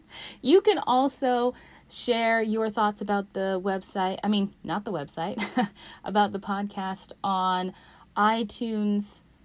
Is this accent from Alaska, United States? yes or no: yes; Alaska, United States